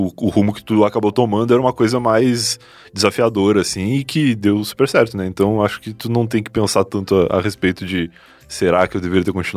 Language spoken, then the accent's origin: Portuguese; Rio Grande do Sul, Brazil; now in São Paulo, Brazil; Eu vim do sul do Rio Grande do Sul, que é um lugar totalmente preconceituoso até hoje.